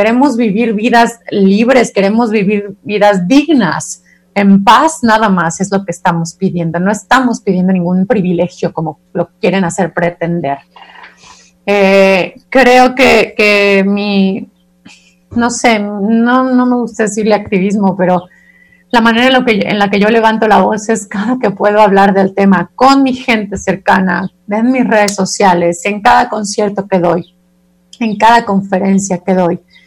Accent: Mexico; mientras nos dé pena como sociedad mexicana hablar de sexualidad

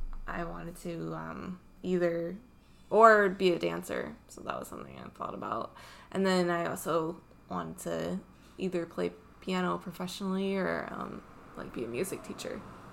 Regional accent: East Grand Rapids, Michigan, United States; born there; So I was born in East Grand Rapids, Michigan, and I almost died at birth.

